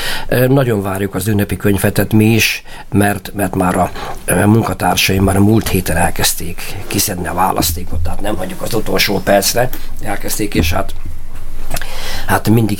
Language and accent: Hungarian; Tornaszentjakab, Borsod-Abaúj-Zemplén, Hungary; én is Tornaszent Jakabi vagyok, és ott születtem